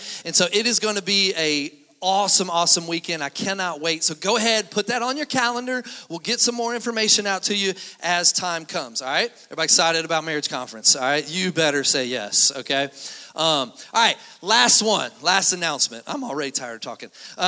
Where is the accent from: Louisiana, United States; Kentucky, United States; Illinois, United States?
Kentucky, United States; Sorry. I'm from Kentucky. We say Kroger's.